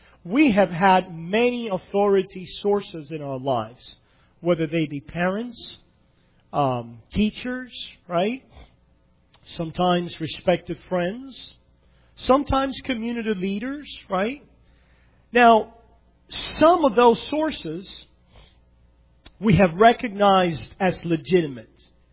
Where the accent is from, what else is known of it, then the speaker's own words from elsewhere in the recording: Cuba; there were many things in my home country of Cuba that I obeyed